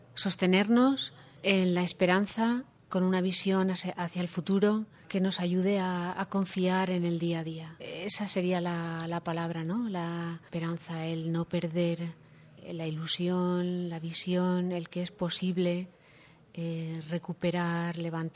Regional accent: Spain; y bueno, soy de España.

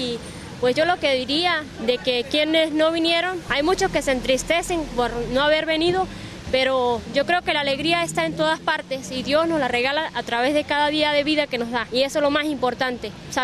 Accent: Portuguesa, Venezuela; now in Brazil; vengo de Venezuela, estado portuguesa, feliz de estar aquí en Brasil

